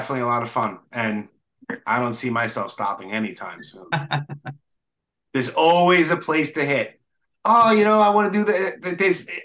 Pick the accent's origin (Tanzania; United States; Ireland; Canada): United States; New York City, New York; I grew up in New York City in the early 90s, walking up to Harlem to do stupid shit